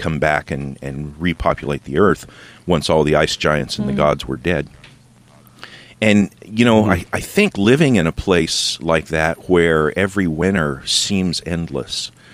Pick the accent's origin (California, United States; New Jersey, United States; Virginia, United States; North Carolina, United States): California, United States; also born or lived in Nevada / Kentucky / Ohio; I grew up on the West Coast, and mostly in California, and I've lived in Nevada and Kentucky and Ohio, and now we're kind of traveling around in our RV.